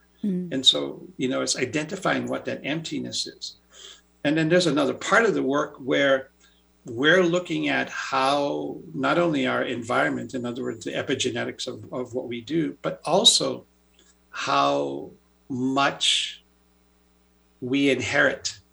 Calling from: Sedona, Arizona, United States; No, I wish I could say I was calling from Hawaii, but I'm not. So right now I live in Sedona.

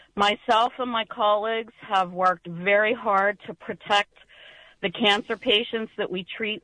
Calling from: Pittsburgh, Pennsylvania, United States; I am calling from Pittsburgh, Pennsylvania.

